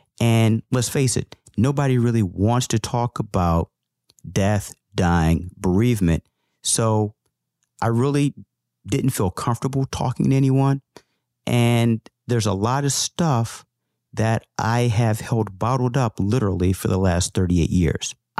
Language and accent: English; St. Louis, Missouri, United States; now in Washington, United States; every year at Thanksgiving, I drive from the D.C. metropolitan area to my hometown of St. Louis, Missouri for Thanksgiving dinner.